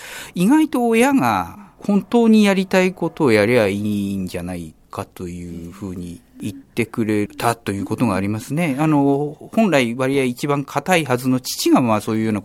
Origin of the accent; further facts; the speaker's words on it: Fujisawa, Kanagawa, Japan; also born or lived in Yokohama; 1959年、昭和34年になるんですけど、11月の2日に生まれは横浜になります。戦後1ヶ月で辻堂へ来まして、はい、小中学校がやっぱり市内ですね。